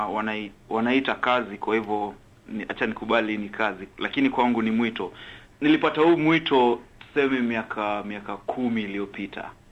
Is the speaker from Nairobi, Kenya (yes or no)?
yes; Nairobi, Kenya; na natoka Nairobi, Kenya.